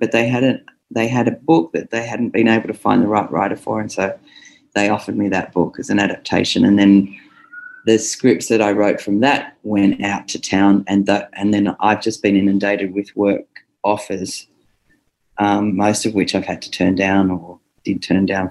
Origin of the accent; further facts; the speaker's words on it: Australia; So I got some shtick happening about being driving on the wrong side of the road, being an Australian.